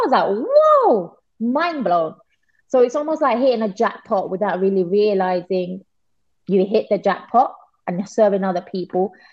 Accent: London, United Kingdom; We grew up in East London. It's like, I don't know how I can compare it, like Brooklyn maybe. You know, grew up in, it's the equivalent of hood, but not so rough.

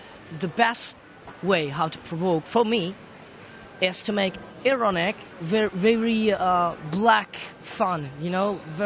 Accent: Czechia; English is a second language; I have forgotten all, you know, Roma language. It is not, you know, I was growing up in Czech streets with Czech people. So I've been spoken Czech all the time. I know words. I understand some, you know, pieces of language, but I don't get all language.

